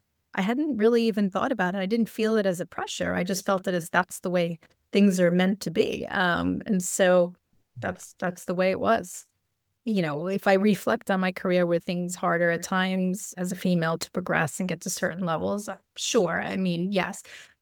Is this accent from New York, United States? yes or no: yes; New York, United States; also born or lived in Switzerland; I always say I grew up in New York, and unfortunately, as an American, you think New York is the United States and you think United States is the world.